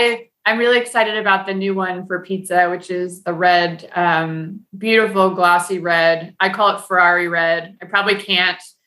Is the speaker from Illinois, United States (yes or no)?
no; California, United States; I'm very fortunate that I grew up in California, but we were in South Dakota for my dad's family.